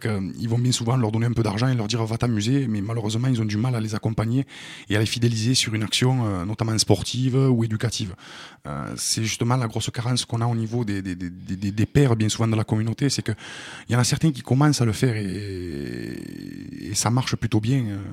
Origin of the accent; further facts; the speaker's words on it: France; je pense que on est français comme tout le monde.